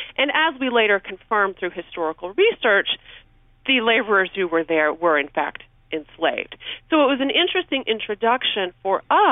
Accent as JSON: {"language": "English", "region": "Louisiana", "country": "United States", "tie": "born or raised there", "said": "I think that being from Louisiana, being from the South, certainly played a role in my interest in these questions"}